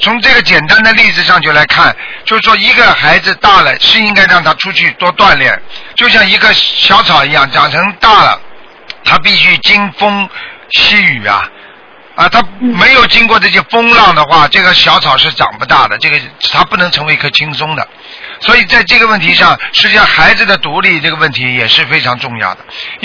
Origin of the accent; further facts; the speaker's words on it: China; 我们中国人讲究的这种感情这种观念